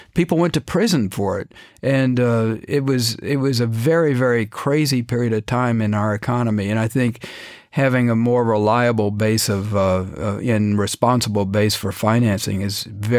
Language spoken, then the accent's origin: English; Dallas, Texas, United States; I grew up in Dallas and I was not much of a horseman, but I would go out and they found out I was from Texas